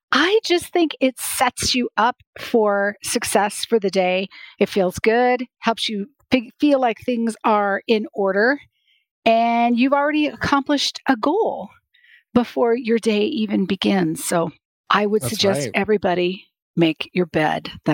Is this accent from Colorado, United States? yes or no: yes; Colorado, United States; I grew up in the military, in a military family. My father is a retired colonel. So I was raised on the Air Force Academy